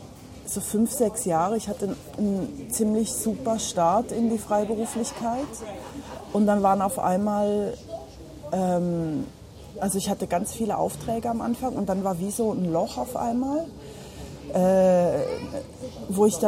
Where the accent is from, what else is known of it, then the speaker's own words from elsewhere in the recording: Germany; now in Basel, Switzerland; ich bin 41 Jahre alt, ich wohne in Basel in der Schweiz seit schon 16 Jahren jetzt, bin eigentlich Deutsche und in Basel hängen geblieben